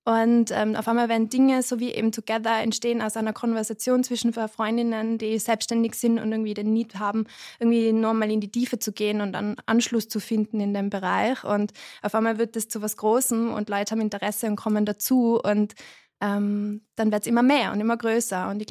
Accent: Innsbruck, Tyrol, Austria; ich bin 29, ich komme aus Innsbruck und wohne auch immer noch in Innsbruck. Ich komme ursprünglich aus einem Familienbetrieb, wir haben Konditoreien und Eisdielen im Raum Innsbruck

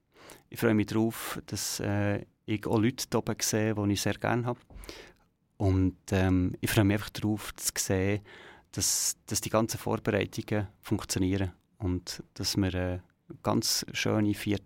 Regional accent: Schlieren, Zurich, Switzerland; weil ich bin in Schlieren aufgewachsen und denke immer hinten rauf

